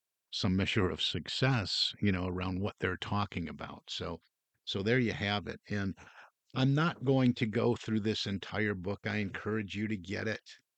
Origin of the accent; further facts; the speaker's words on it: Michigan, United States; He was born way back in 1866 in Ann Arbor, Michigan, my home state.